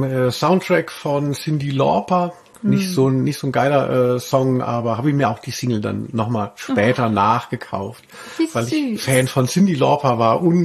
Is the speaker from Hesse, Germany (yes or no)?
yes; Hesse, Germany; Und ich komme ja aus der Nähe von Hanau.